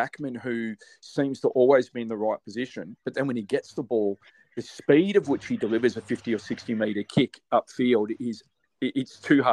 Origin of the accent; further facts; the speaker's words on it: Victoria, Australia; now in Queensland, Australia; I mean, I'm from Victoria, live in Queensland, love travelling to Sydney.